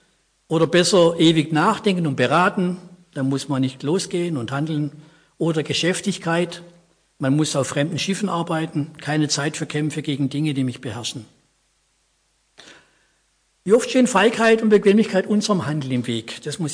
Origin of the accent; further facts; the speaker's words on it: Künzelsau, Baden-Württemberg, Germany; born there; Ich komme aus Künzelsau gebürtig.